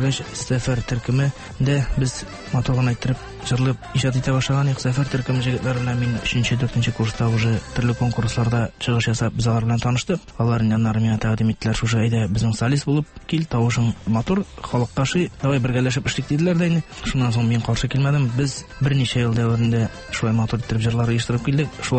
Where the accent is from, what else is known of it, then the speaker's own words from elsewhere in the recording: Tatarstan, Russia; born there; Арча районыннан тумышым белән.